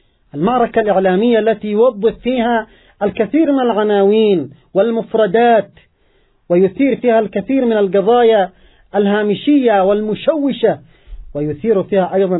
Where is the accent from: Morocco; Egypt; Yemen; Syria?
Yemen; ونحن كشعب يمني نعيش معاناة الوضع الاقتصادي